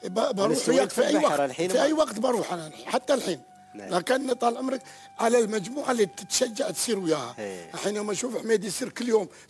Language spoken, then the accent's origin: Arabic; United Arab Emirates; لكن نحن أبناء الإمارات والخليج طقوسنا مش موجود عند أي دولة